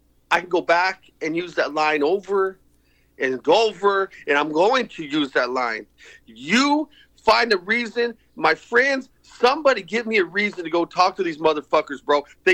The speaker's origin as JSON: {"language": "English", "town": "El Paso", "region": "Texas", "country": "United States", "said": "like I'm from El Paso, so I can say like the El Paso Walmart shooting, man, okay?"}